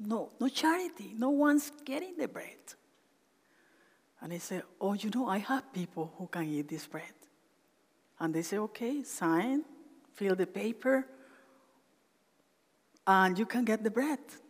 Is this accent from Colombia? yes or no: yes; Colombia; now in Canada; I am from Colombia. I've lived in Canada for 15 years. I came with my family 15 years ago